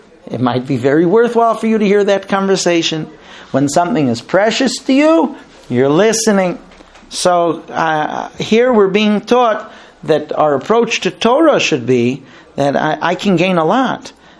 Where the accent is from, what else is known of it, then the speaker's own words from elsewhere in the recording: Muncie, Indiana, United States; I grew up in Muncie. And when I grew up in Muncie, Muncie was this little shtetl, a little town.